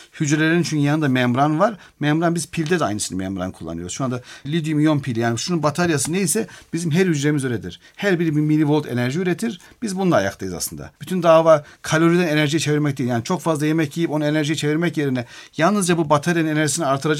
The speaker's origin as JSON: {"language": "Turkish", "region": "Black Sea Region", "country": "Turkey", "said": "Mesela ben Karadenizliyim, o yaylaların su inanılmaz güzel."}